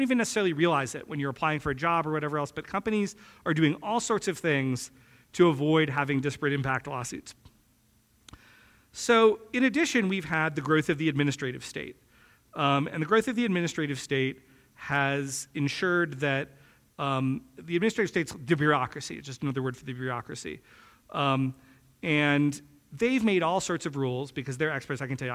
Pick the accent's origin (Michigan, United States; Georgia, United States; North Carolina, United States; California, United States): North Carolina, United States; I grew up in North Carolina. Duke Power was my power company growing up.